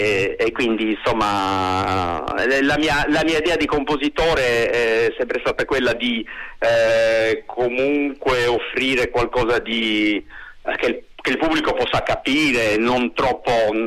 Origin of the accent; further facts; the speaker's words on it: Sardinia, Italy; bravissimo chitarrista mio conterraneo, perché noi siamo sardi.